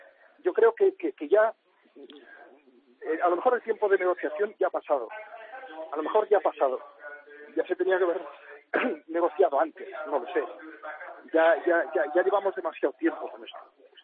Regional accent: Catalonia, Spain; parece que soy un catalán de segunda división

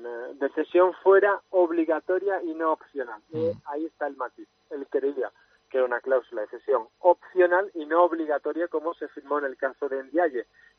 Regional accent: Córdoba, Andalusia, Spain; now in Málaga, Spain; aunque soy cordobés, pero me considero el malagueño

